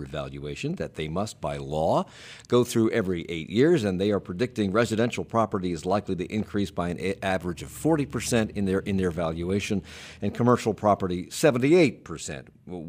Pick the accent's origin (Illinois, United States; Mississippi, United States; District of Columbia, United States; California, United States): District of Columbia, United States; Washington; we're far away from Washington. I grew up there. It's a government town.